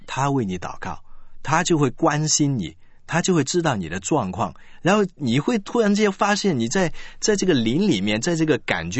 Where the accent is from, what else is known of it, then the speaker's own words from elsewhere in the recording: China; 因为我们中国人最像亚当，就是我们不讲话。